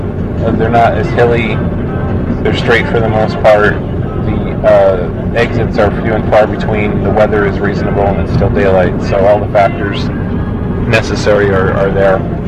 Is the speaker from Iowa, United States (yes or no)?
no; Bloomfield, Connecticut, United States; Where I grew up in Connecticut, Bloomfield, when I was a kid, the towns thereabouts all had tobacco fields